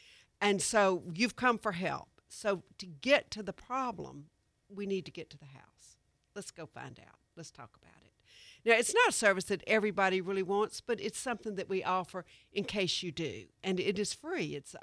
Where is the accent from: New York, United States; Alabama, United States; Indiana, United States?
Alabama, United States; Mobile; I grew up in Mobile and have lived in the Southeast all my life